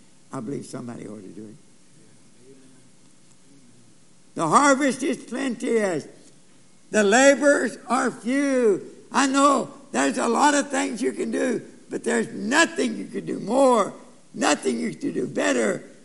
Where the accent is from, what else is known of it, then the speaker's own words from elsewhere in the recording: Kentucky, United States; moved away as an adult; Just before I left for Japan, I went back to my hometown, Northern Kentucky. Fella that cut my hair when I was a boy.